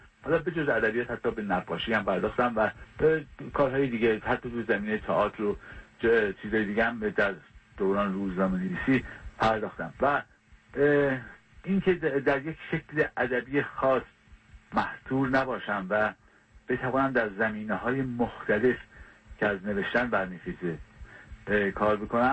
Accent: Qazvin, Iran; born there; من در 1318 در قزوین متولد شدم

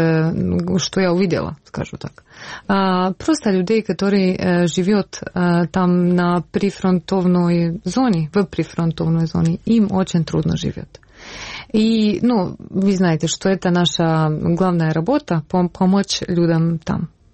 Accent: Bosnia & Herzegovina; Russian is a second language; Я сама жила через войну. Я из Боснии. Это бывшая Югославия.

